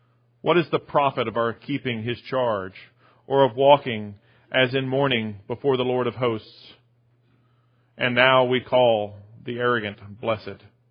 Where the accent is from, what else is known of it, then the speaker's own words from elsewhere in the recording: Sumter, South Carolina, United States; I've been away from Sumter long enough, that I also recognize the changes that have happened to my hometown.